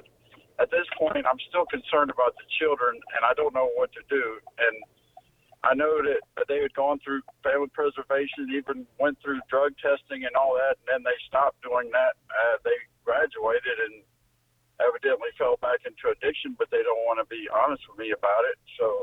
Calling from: Lafayette, Louisiana, United States; I'm calling from the Lafayette, Louisiana area.

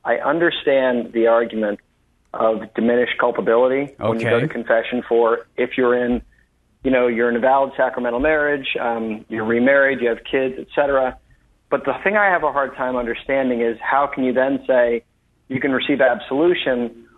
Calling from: Maryland, United States; Hey, guys, I'm calling from Maryland.

